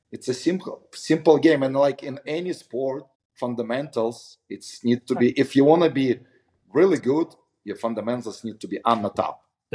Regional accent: Russia; English is a second language; I have a really great coaches when I grew up in Russia.

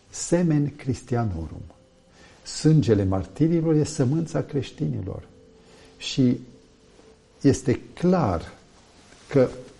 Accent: Romania; Eu sunt român pentru că am stat între români.

